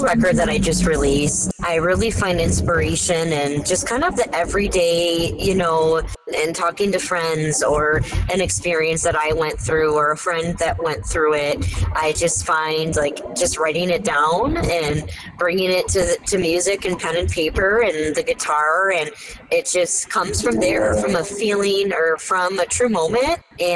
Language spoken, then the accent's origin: English; Milford, Michigan, United States; Yeah, so I'm from a small town of Milford, Michigan. It's a really beautiful, quaint town.